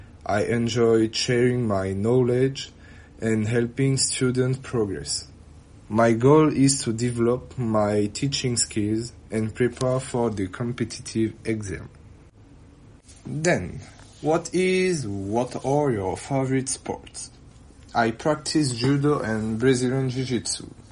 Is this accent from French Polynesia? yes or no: yes; French Polynesia; now in France; I'm 22 years old. I'm originally from Tahiti in French Polynesia, and I have decided to continue my studies in mainland France.